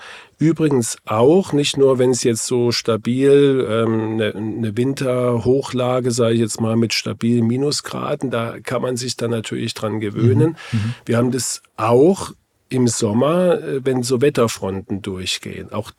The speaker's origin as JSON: {"language": "German", "region": "Kurpfalz", "country": "Germany", "said": "Ja, weil wir sagen Trottoir. Das, ich komme aus der Kurpfalz ursprünglich, da sagt man auch Trottoir."}